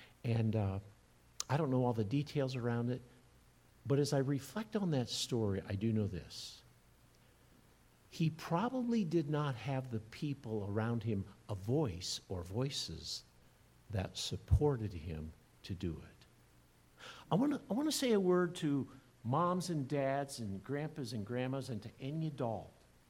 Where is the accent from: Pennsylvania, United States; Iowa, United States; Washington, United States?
Iowa, United States; When I grew up in Iowa, for most of my high school years, I wanted to be an architect.